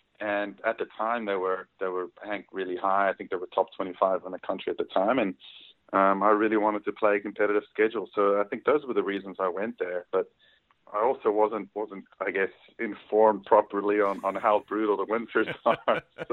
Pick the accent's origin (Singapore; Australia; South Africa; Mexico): South Africa; being a South African was still a pretty special moment for me to meet Ernie.